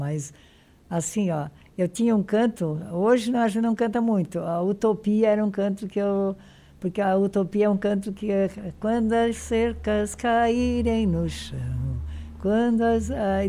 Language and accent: Portuguese; Palmeiras do Meio, Brazil; Pessoal de Palmeiras do Meio, lá um abraço pro pessoal de Palmeiras do Meio.